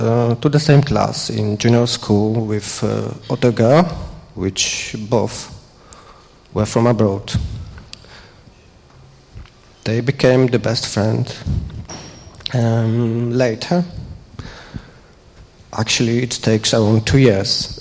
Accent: Poland; English is a second language; moved away as an adult; now in -; We came from Poland around 6 years ago. maybe I will start talking more about me, and then I pass to my wife. I live in Poland above 30 years, and I grew up in in the culture dominated by Roman Catholic believers

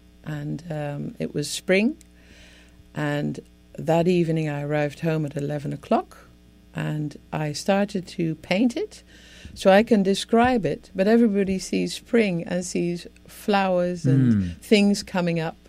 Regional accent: Amsterdam, North Holland, Netherlands; now in United States; Well, but I'm from Amsterdam, so I can say anything.

